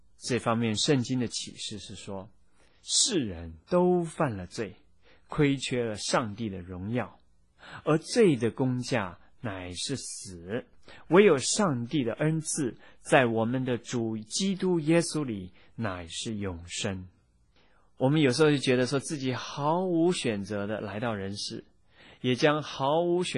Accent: China; 说到我们中国人的命运这种思想之所以危害

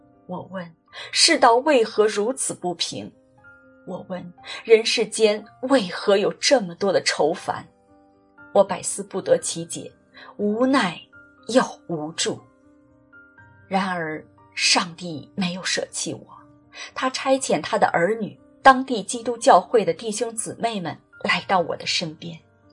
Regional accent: China; 作为中国人

